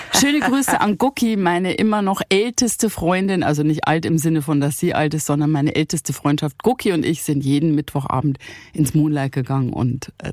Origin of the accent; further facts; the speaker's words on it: Cham, Bavaria, Germany; also born or lived in Cologne; Also ich bin ja in Köln geboren, aber in Cham aufgewachsen. Weißt du? Also ich würde immer sagen, Köln ist das Zuhause, aber Cham ist eindeutig die Heimat.